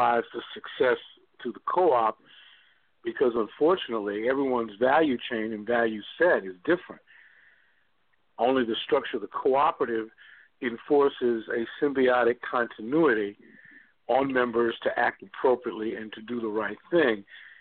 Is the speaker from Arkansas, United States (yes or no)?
no; Georgia, United States; also born or lived in Alabama; as dangerous as growing up in Georgia and Alabama in the late 50s and 60s.